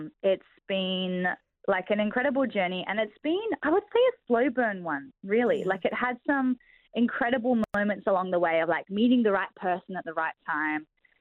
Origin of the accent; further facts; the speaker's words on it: Adelaide, South Australia, Australia; born there; also born or lived in Mount Gambier; I'm South Australian based. I was born in Adelaide. I lived in Mount Gambier for a little while, about 10 years, I suppose that's a fair amount of time. And then have moved back to Adelaide in the last 3 years to pursue music studies